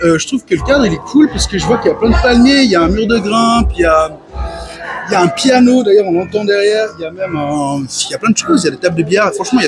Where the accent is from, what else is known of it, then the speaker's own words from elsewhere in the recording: Plan-les-Ouates, Geneva, Switzerland; moi, j'ai grandi à Plein-les-Ouates.